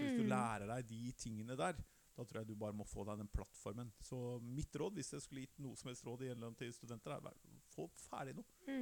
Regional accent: Oslo, Norway; Ja, jeg er jo fra Oslo Øst.

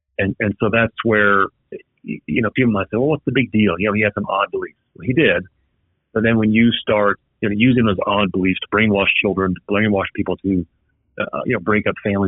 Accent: New Jersey, United States; So I'm old enough to remember the attacks on 9/11. I grew up in New Jersey.

